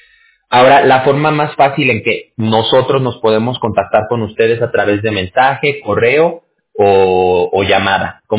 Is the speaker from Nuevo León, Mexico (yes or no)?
no; Aguascalientes, Mexico; Yo soy de Aguascalientes, no sé si ubique por allá, por Aguascalientes. La Feria de San Marcos, todo eso. De allá yo soy. De por allá somos.